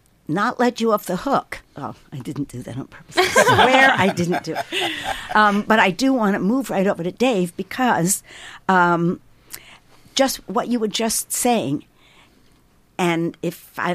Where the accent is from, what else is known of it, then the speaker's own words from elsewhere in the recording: East Coast, United States; Because I'm from the East Coast, too.